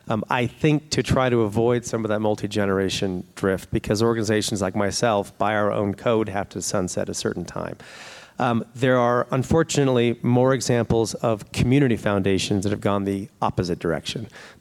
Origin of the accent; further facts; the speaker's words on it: Washington, District of Columbia, United States; Now, I'm from Washington, D.C., so billions of dollars is a chocolate bar, so it's not a big deal.